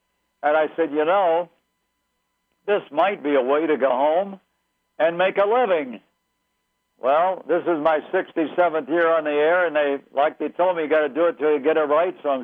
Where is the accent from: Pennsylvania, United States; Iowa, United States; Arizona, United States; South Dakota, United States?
Iowa, United States; having heard Bob Elson when I was a kid growing up in Iowa in the 30s